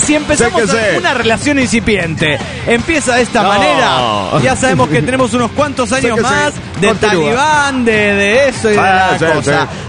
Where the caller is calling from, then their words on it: Argentina; de Argentina!